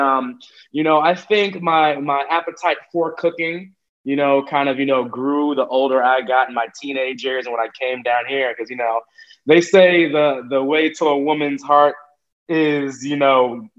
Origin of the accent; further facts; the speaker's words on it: United States; born there; My family, I am one of eight kids, and everybody except me was born in Jamaica. So I'm the American-born one, but my family is Jamaican.